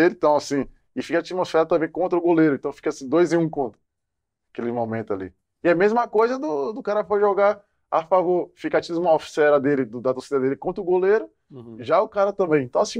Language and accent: Portuguese; Salvador, Bahia, Brazil; lá no meu bairro, lá em Cajazeira, em Salvador